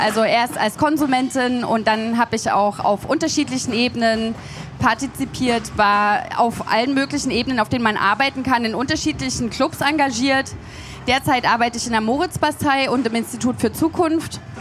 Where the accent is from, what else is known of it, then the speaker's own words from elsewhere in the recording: Leipzig, Saxony, Germany; Ich komme aus Leipzig